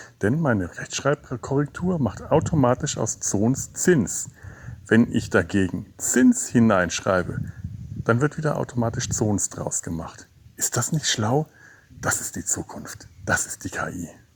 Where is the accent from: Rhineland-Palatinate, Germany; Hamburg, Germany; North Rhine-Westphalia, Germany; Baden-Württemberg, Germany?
North Rhine-Westphalia, Germany; Cologne; Also ich befinde mich hier quasi als Kölner auf mehr oder weniger feindlichem Gebiet schon